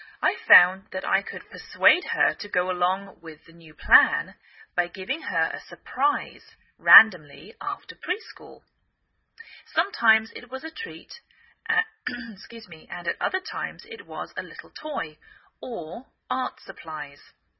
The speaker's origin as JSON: {"language": "English", "region": "England", "country": "United Kingdom", "lives_now": "United States"}